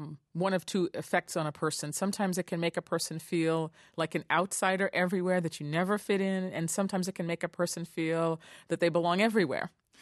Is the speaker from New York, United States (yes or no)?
yes; New York, United States; That's our way of saying hello. I'm from New York.